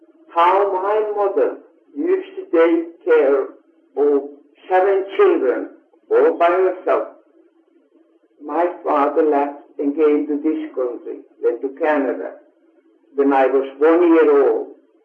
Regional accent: Ikaalinen, Pirkanmaa, Finland; English is a second language; now in United States; I was born in Finland, 1908, February 13.

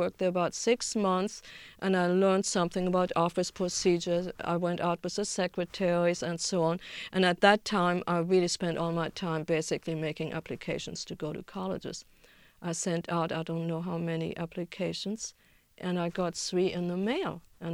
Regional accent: Germany; accent: German; English is a second language; now in United States; I had trouble getting an apartment because I'd never lost my German accent.

